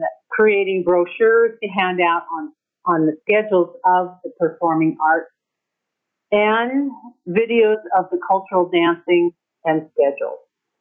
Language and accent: English; Wrangell, Alaska, United States; I was born and raised in Wrangell in 1958 and have made Wrangell my home since that time.